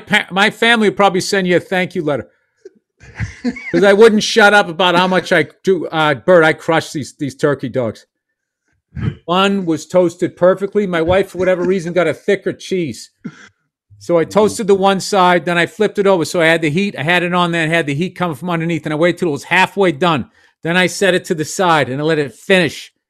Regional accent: Boston, Massachusetts, United States; Yeah, but you know what? I am from Boston, and I didn't make fun of your dad, all right?

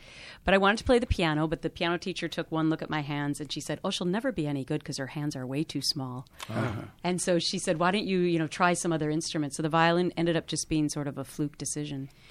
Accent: Minnesota, United States; Second of all, I'm from Minnesota, not known as a pageant state.

